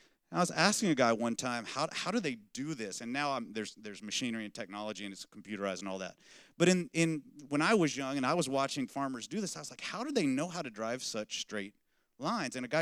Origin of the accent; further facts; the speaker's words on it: Lubbock, Texas, United States; I grew up in one of the strangest cities in the world, Lubbock, Texas